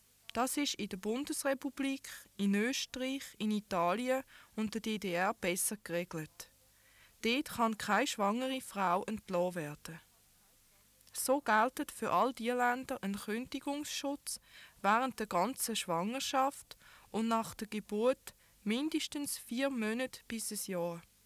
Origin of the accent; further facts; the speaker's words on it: Switzerland; Bei uns in der Schweiz gibt es statt einem Mutterschaftsurlaub ein Arbeitsverbot.